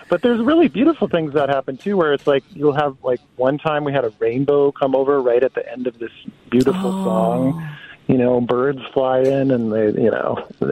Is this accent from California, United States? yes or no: no; Minnesota, United States; Because you know, we're Minnesotan and we've got to get outside in the summer.